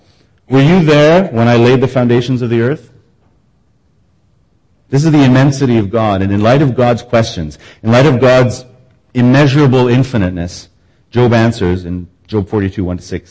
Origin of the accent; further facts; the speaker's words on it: Victoria, British Columbia, Canada; For me, it's the smell of the sea when I get off the ferry from Vancouver to Victoria, my hometown.